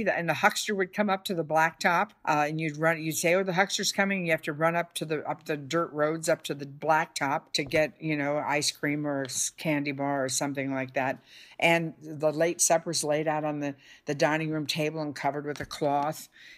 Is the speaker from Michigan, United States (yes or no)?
yes; Detroit, Michigan, United States; Yeah, all of my family are from Kentucky. Yeah, indeed. I mean, that generation of my parents. But I was born in Detroit and raised in Detroit. And I identify with Detroit more than I do the South.